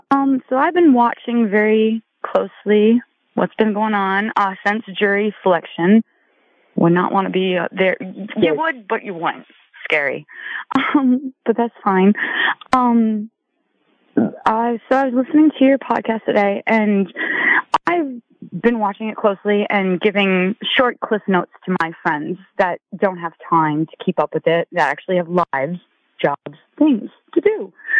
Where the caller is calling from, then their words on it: Michigan, United States; I wish it was Los Angeles, but it's Michigan right now.